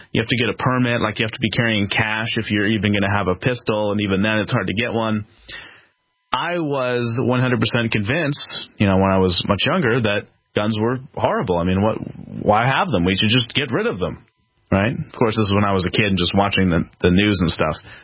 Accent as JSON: {"language": "English", "town": "Philadelphia", "region": "Pennsylvania", "country": "United States", "tie": "born or raised there", "said": "I'm growing up on the East Coast in Philadelphia, in the city where no one has a gun."}